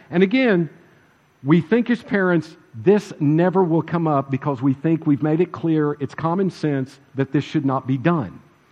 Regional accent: Prague, Oklahoma, United States; we go to my hometown, and we go to the Kolache Festival in Prague, Oklahoma.

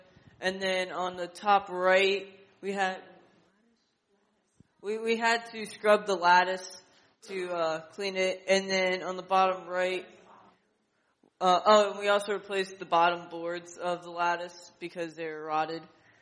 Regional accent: Hollywood, California, United States; And I'm from Hollywood.

